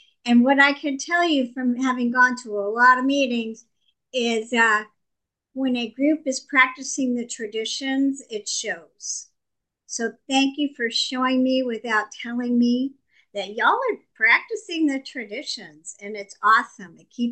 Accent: Hawaii, United States; I want to share something with you from Hawaii, since I am from Hawaii.

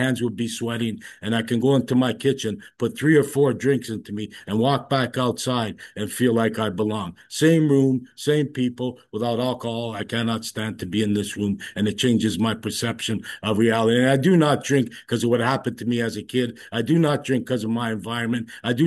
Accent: Toronto, Ontario, Canada; born or raised there

